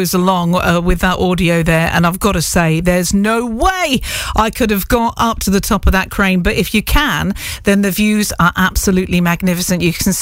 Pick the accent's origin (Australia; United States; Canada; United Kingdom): United Kingdom; Midlands; A bit about me, I come from the Midlands. That's where I was before here.